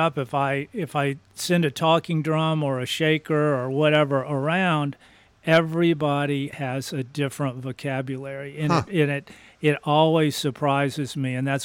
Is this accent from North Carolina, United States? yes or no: yes; North Carolina, United States; Since I was in high school. I grew up in North Carolina.